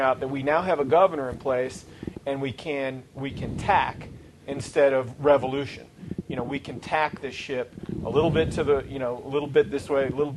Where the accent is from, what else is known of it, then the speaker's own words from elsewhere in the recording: Michigan, United States; now in Arizona, United States; I grew up in Michigan, like Steve grew up in Michigan.